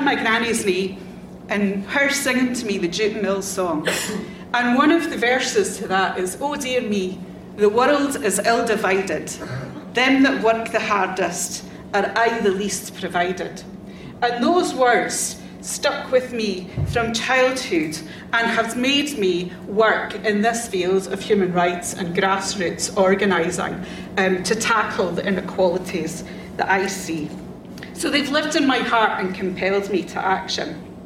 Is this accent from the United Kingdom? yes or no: yes; Dundee, Scotland, United Kingdom; When I was a kid, I grew up in Dundee. Has anyone heard of Dundee?